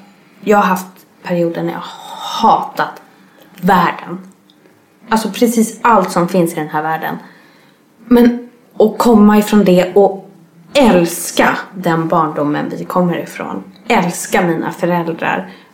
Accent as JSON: {"language": "Swedish", "town": "Stockholm", "region": "Stockholm County", "country": "Sweden", "tie": "born or raised there", "said": "Utan vi har bott i en sunkig kvart i Vårberg."}